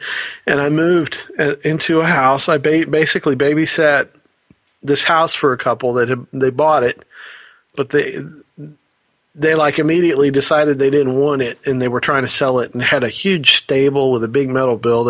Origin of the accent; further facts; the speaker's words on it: Florida, United States; you know, I'm from Florida, and I'm, you know, living at the beach or whatever.